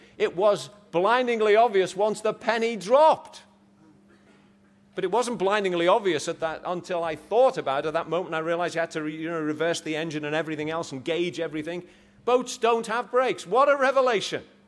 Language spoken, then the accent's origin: English; Liverpool, North West England, United Kingdom; As you know, I come from Liverpool